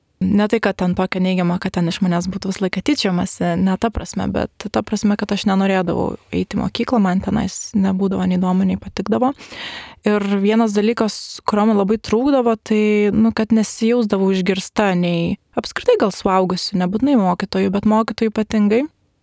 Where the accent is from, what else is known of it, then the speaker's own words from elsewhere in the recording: Vilnius, Vilnius County, Lithuania; now in Kaunas, Lithuania; Pirmi metai Kaune, šiaip esu iš Vilniaus, tai prieš tai dirbau Vilniuje